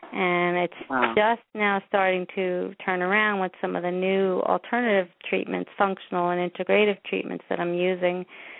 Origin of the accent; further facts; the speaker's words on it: New York, United States; I grew up in New York, in the New York tri-state area, about 30 miles outside of Manhattan.